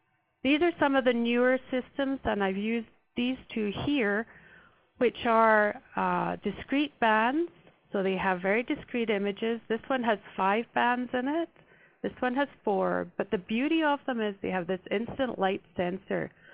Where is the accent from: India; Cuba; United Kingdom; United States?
United Kingdom; Scotland; This particular one is Buntata, which comes from Scotland, my home country.